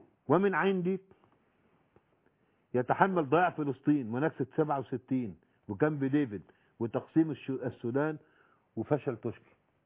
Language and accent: Arabic; Egypt; وأنا كمصري